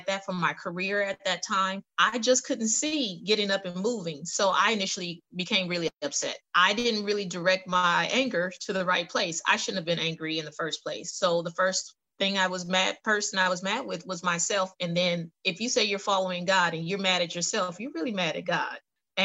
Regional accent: California, United States; also born or lived in New York; I was born in Manhattan, New York, Jamaican parents, so we're all in New York, right? So quickly moved from there when I was about five. We moved to California

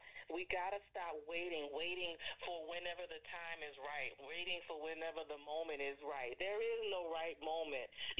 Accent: New Orleans, Louisiana, United States; I am from New Orleans, on the outskirts of New Orleans, not too far from there.

